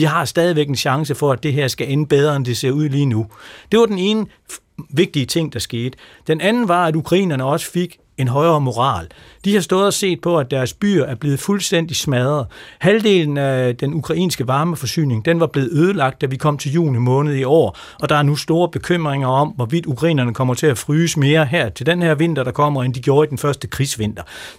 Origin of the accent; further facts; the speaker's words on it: Jutland, Denmark; Jeg er trods alt fra Jylland